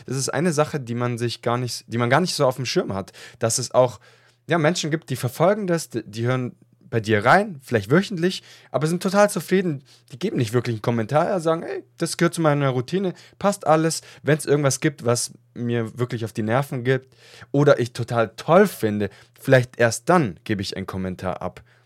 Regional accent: Italy; now in Germany; Ich bin ja auch ursprünglich aus Italien.

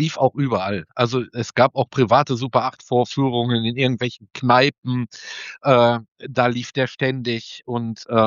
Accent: Moers, North Rhine-Westphalia, Germany; Ich bin ja ursprünglich aus der Stadt Moers, da bin ich aufgewachsen.

